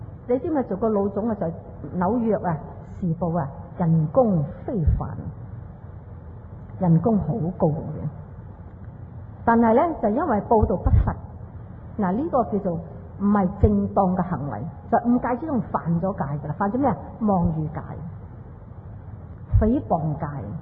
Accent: China; 但是到我这个时代，我是大乘，我们中国人讲大乘佛教。

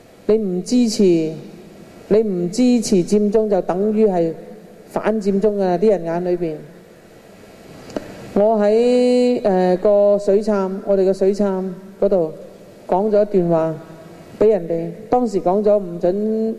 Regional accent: Hong Kong; 看看我们香港人有没有这样的福，知不知道？

